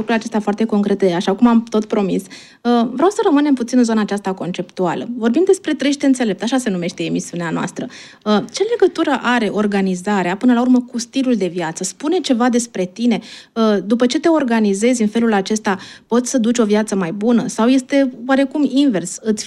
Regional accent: Romania; Vezi tu, acum noi suntem români, venim după, să zicem că au trecut 30 de ani

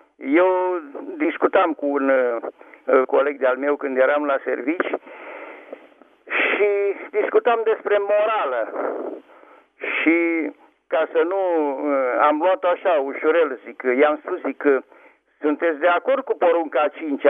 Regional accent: Bucharest, Romania; sunt din București

